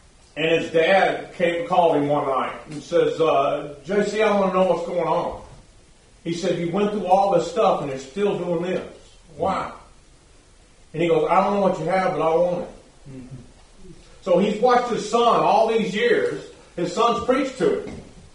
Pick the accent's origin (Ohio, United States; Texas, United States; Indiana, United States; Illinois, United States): Texas, United States; but I'm from Texas and I have a lot of pride.